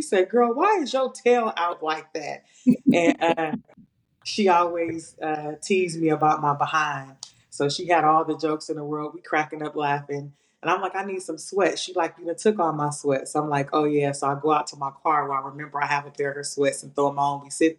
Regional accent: Long Beach, California, United States; I grew up in Long Beach, California, the West Side.

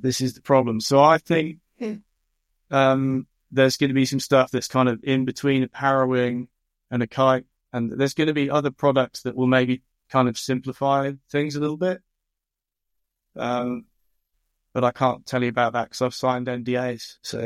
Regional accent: England, United Kingdom; I can never pronounce this right because I'm English

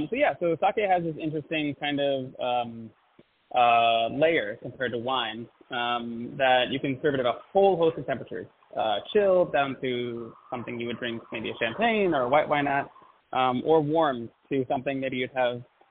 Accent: New Jersey, United States; So I grew up in New Jersey, and my dad actually worked in the wine industry.

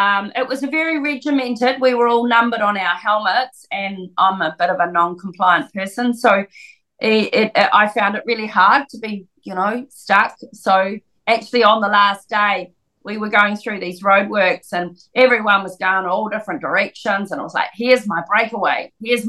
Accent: New Zealand; Being New Zealander, I couldn't insure it in the UK, so a very kind friend bought it for me.

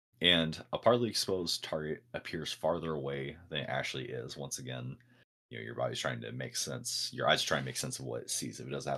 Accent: Oregon, United States; I grew up in Oregon, and Crater Lake.

